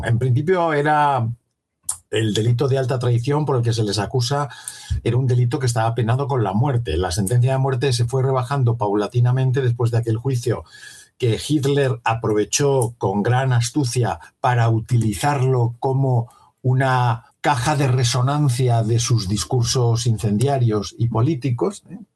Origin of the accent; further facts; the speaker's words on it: Spain; los que somos españoles